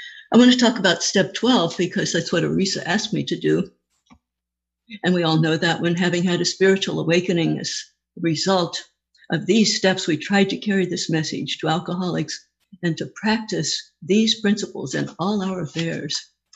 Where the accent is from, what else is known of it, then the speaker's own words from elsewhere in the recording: Los Angeles, California, United States; And I hail from Los Angeles, the Pacific Group